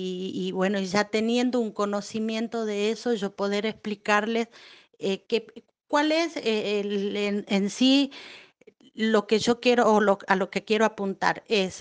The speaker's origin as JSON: {"language": "Spanish", "town": "Pampa Blanca", "region": "Jujuy", "country": "Argentina", "said": "yo soy de acá de Pampa Blanca"}